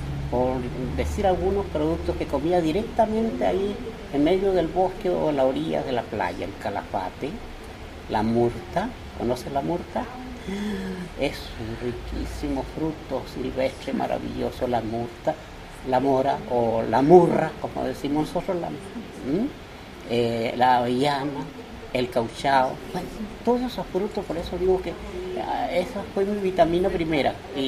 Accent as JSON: {"language": "Spanish", "town": "Caucahué", "region": "Los Lagos", "country": "Chile", "tie": "born there", "said": "Nací en Chiloé, en la isla llamada Caucahué."}